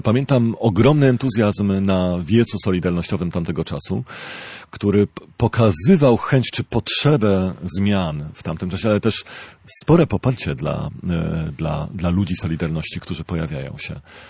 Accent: western Poland, Poland; Ja jestem dzieckiem akurat z małego miasteczka w zachodniej Polsce.

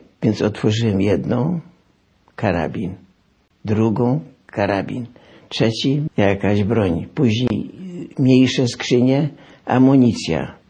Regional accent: Wejherowo, Pomeranian Voivodeship, Poland; also born or lived in Gdynia; Na początku mieszkaliśmy w Gdyni, jak przyjechaliśmy z Wejherowa na ulicy Śląskiej.

